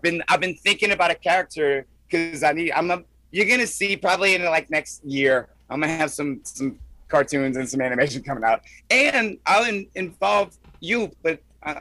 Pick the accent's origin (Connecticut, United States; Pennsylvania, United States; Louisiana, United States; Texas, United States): Louisiana, United States; The L is the shape of Louisiana representing. In either case, I'm Cajun from the Bayou.